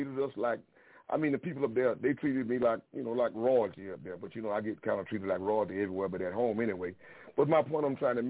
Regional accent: the South, United States; Oh, I forgot to tell y'all, I'm from the South, so I don't say white people. I said folks.

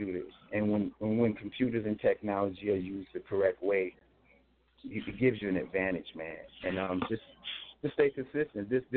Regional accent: Cleveland, Ohio, United States; Got some great production on there by my longtime producer from my hometown, Cleveland, Ohio, Draft Drums.

